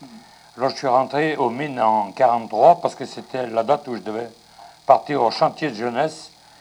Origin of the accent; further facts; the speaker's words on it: La Boutière, Pays de la Loire, France; je suis de La Boutière. Les mines, on dit mine de La Boutière. Je suis le plus près voisin, là-haut. Le chemin part à côté de chez moi